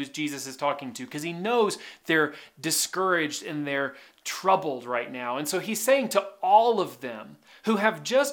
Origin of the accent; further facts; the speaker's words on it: Kentucky, United States; also born or lived in Tennessee; Now, when I was growing up in Southern Kentucky, Northern Tennessee, we loved bluegrass and Southern gospel